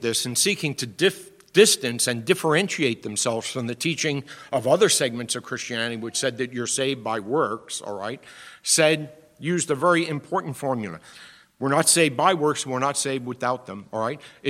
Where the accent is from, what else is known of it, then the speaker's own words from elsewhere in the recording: Bronx, New York, United States; I grew up in the Bronx, so I had to learn this when I went to Michigan